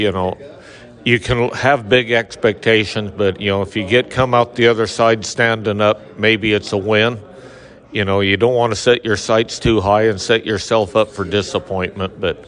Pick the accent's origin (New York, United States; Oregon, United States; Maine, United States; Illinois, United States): Oregon, United States; I am from Oregon, Klamath County. We're at the western edge of the Oregon High Desert, 4,100 feet elevation.